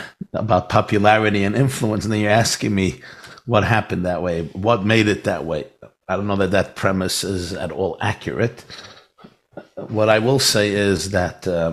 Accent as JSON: {"language": "English", "town": "Brooklyn", "region": "New York", "country": "United States", "tie": "born or raised there", "said": "My father came to Canada. My mother came to New York. And we grew up in Brooklyn."}